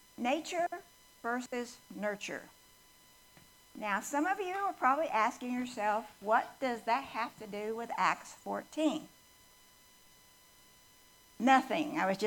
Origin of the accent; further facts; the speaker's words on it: Texas, United States; also born or lived in Germany; I was born in a foreign country. I was adopted by two Texans, and I'm a Texan. Moved to Texas, but I'm an Army brat. So I've lived in, different places. I started school in Germany.